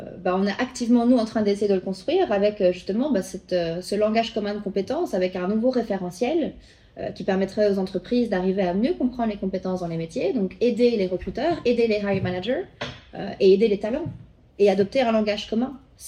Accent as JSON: {"language": "French", "country": "Belgium", "said": "parce que je suis belge et que je suis basée encore ici"}